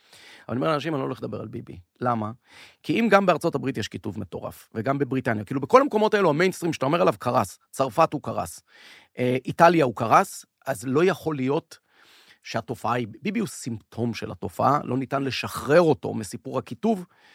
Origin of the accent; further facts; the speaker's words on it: Menahemia, Northern District, Israel; now in Tel Aviv, Israel; קודם כל, אני גדלתי במנחמיה, אז היום אני גר בתל אביב.